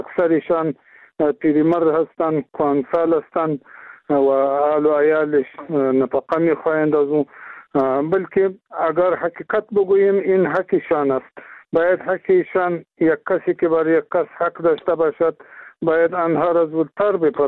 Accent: Afghanistan; ما افغان هستیم

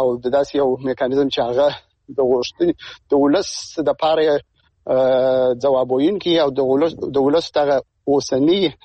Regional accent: Afghanistan; زه د افغانستان د یو وګړي په توګه باندې زه خپله دې ته ډېر امیدوار نه یم

